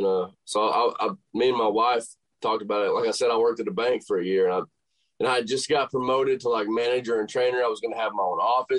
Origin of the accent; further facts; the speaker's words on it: Tennessee, United States; I'm from Tennessee, so the Bridgestone Arena would be like, you know, a dream.